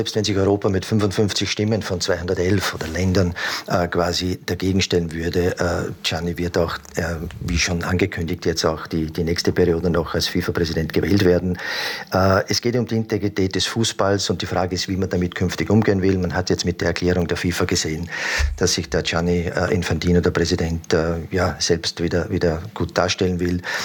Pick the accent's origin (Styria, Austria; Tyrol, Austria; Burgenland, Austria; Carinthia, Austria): Burgenland, Austria; auch im Burgenland beispielsweise, wo ich her bin.